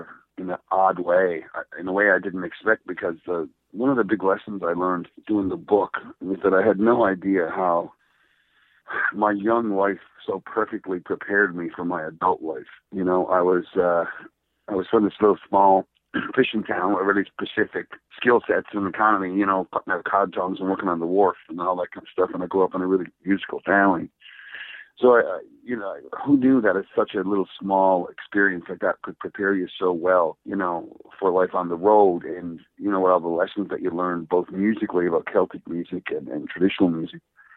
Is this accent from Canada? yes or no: yes; Petty Harbour, Newfoundland and Labrador, Canada; Most of the stuff in the book I were stories I've been telling about growing up in Petty Harbor since I was a kid.